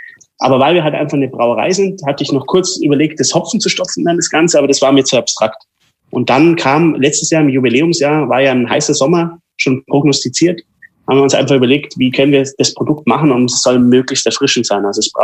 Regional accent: Bavaria, Germany; ich bin in Oberbayern aufgewachsen, also wir haben einen Nationalstolz, der uns einfach trägt.

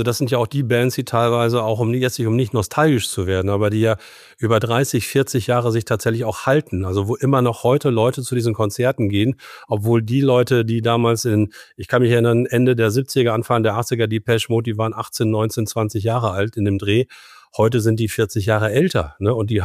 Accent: Northern Germany, Germany; Wir sind ja Norddeutsche.

